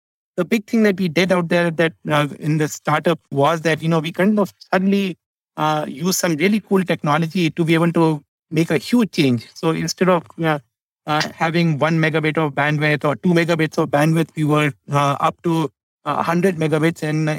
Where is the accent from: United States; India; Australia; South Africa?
India; I grew up in India. My father was a civil servant